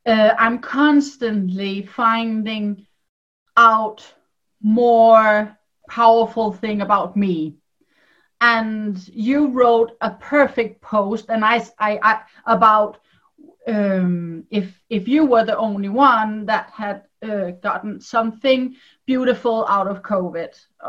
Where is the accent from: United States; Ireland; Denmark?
Denmark; English is a second language; I'm a Dane. I'm from Denmark.